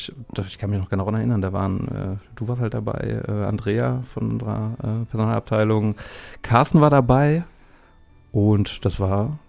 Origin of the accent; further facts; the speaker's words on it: Bochum, North Rhine-Westphalia, Germany; now in Erfurt, Germany; ich komme ja aus Bochum.